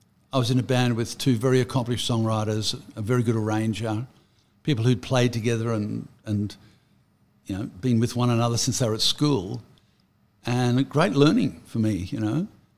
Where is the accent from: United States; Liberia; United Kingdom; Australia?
Australia; But yeah, hey, I'm an Aussie artist and I care about it a lot.